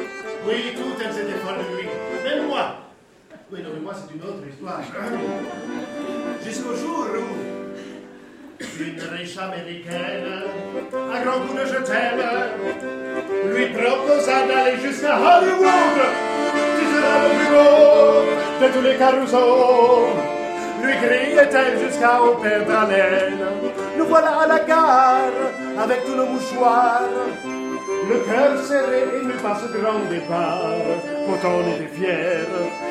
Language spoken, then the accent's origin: French; Italy; French is a second language; J'ai dû le remarquer parfois, mon accent travaillait un petit peu. Je suis italien.